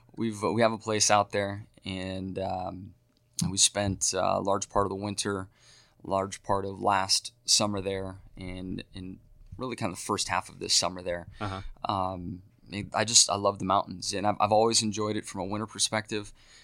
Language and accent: English; San Diego, California, United States; I mean, growing up in San Diego, we were so close to some local mountains to ski.